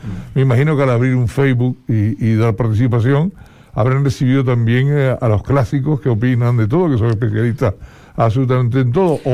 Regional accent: Spain; somos latinos, y en este caso, bueno, pues, además somos españoles

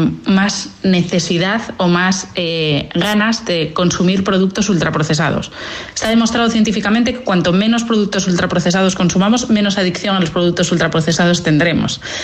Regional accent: Asturias, Spain; Yo soy asturiana, y en Asturias se tiende a sobrecargar a los niños con una ingesta calórica grande

